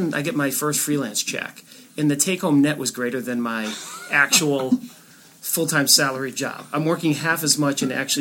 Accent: New England, United States; I grew up in New England the whole time.

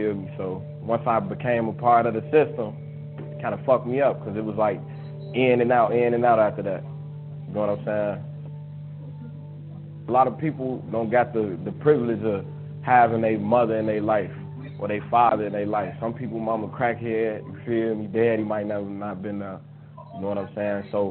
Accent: Chicago, Illinois, United States; Growing up in Chicago, it was like good and bad. I had a lot of fun, but it's kind of dangerous having fun.

